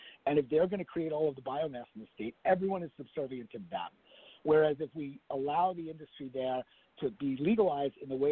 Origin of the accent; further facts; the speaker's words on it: New York City, New York, United States; I mean, in New York, so I grew up in New York, right, and in New York City.